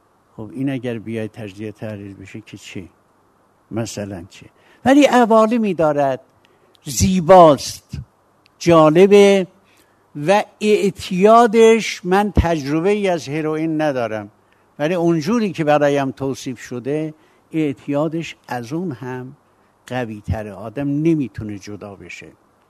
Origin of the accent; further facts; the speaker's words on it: Kurdistan, Iran; و از قضا اون ولایت ما کردستان، مشایخ نقشبندی و قادرینا می آمدن، پدر بزرگ من، پدرم مرده بود، پدر بزرگ من، من 4-5 سال داشتم، برای من یکی از اون مشایخ دعای معرفت گرفته بود.